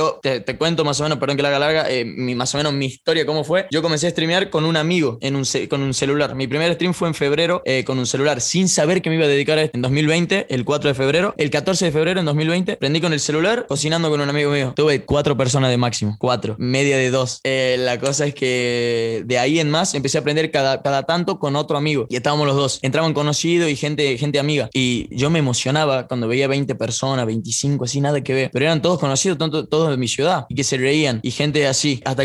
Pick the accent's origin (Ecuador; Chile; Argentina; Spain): Argentina; Tucumán; creo que mi acento da un plus, y me lo dijeron bastantes streamers que entraba al stream. O sea, ¿qué tengo yo que soy tucumano? Después, más allá de que sea gracioso o no, soy tucumano